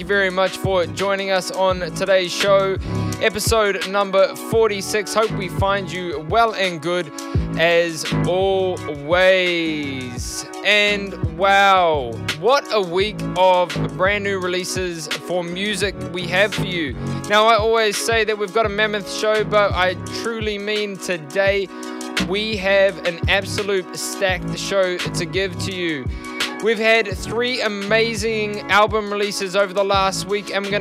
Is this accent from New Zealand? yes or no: yes; New Zealand; we started off today's show with a one from New Zealand, from my hometown, Aotearoa, New Zealand.